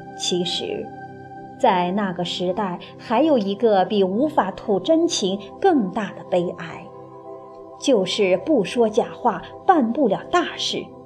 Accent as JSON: {"language": "Chinese", "town": "Wuhan", "region": "Hubei", "country": "China", "tie": "born there", "said": "可是我们都出生在武汉市，父母怎么会是贫农呢？"}